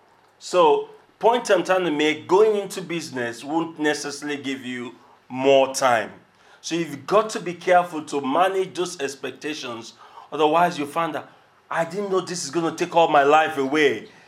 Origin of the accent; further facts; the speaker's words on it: Nigeria; I come originally from Nigeria, and in Nigeria, they say the biggest challenge people have is jobs.